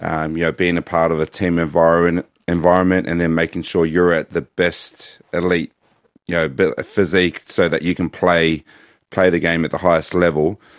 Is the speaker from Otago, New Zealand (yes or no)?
yes; Dunedin, Otago, New Zealand; I grew up in Dunedin, so rugby union was the way of life.